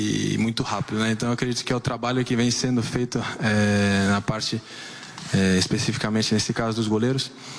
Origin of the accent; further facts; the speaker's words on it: Brazil; Nós somos brasileiros